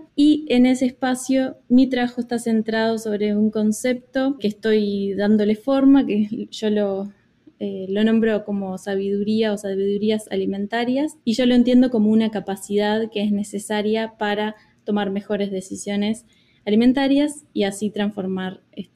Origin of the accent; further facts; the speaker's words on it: Montevideo, Uruguay; now in Pittsburgh, United States; yo soy de Montevideo, Uruguay, aunque bueno, ahora mismo justo estoy en Pittsburgh